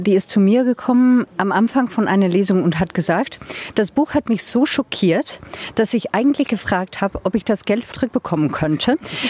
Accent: Flanders, Belgium; German is a second language; Ja, ich komme aus Flandern. Also das Unterschied zwischen den Niederlanden und Flandern ist, dass wir alles weich machen, was sie hart machen.

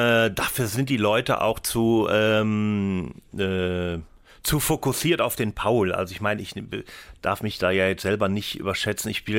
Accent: Rhineland, Germany; Und da bin ich Rheinländer, weißt du?

